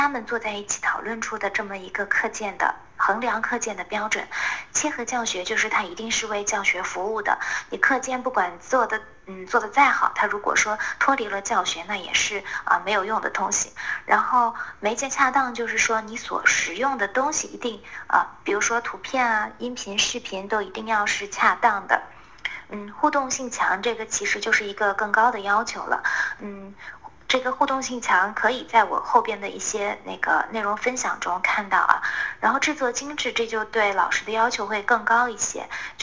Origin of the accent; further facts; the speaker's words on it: Beijing, China; 各位老师，大家好，我是北京的